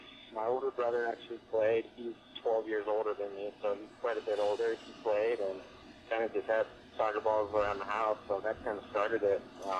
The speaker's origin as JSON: {"language": "English", "town": "Akron", "region": "Ohio", "country": "United States", "said": "I'm from Akron, so that was everyone I knew was there."}